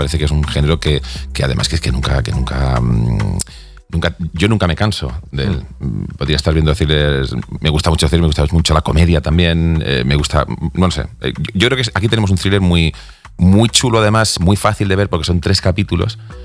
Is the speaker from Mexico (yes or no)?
no; Andalusia, Spain; yo soy andaluz, no he tenido muchas oportunidades de trabajar en andaluz. Este no es mi acento andaluz